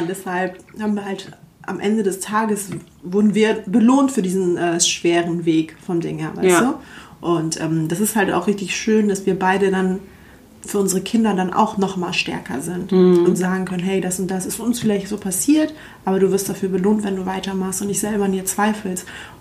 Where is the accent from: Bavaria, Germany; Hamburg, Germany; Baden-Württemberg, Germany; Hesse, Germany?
Hamburg, Germany; wir sind halt in Wilhelmsburg groß geworden beide, das ist so ein Ghetto so in Hamburg.